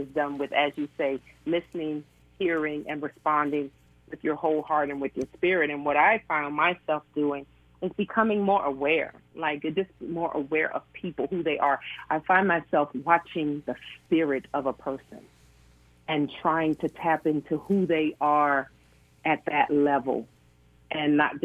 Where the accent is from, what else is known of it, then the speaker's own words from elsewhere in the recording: Oakland, California, United States; I'm from Oakland, California, the land of Black Panthers